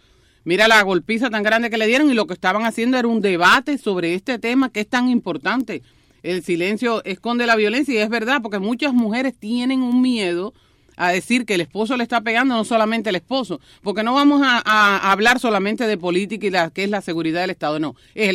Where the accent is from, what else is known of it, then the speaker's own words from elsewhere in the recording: Cuba; no sabes con qué me criaron a mí, porque en Cuba